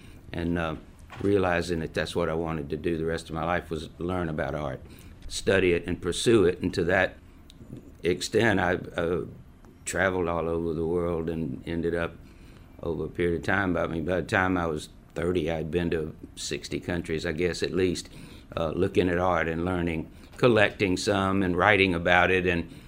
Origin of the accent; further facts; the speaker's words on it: Georgia, United States; I came back to live in the South where I'm from. I'm from Georgia.